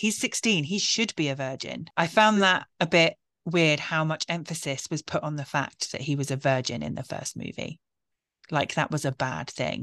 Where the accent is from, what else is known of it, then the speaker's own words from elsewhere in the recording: United Kingdom; I have been in America for Halloween once as a British person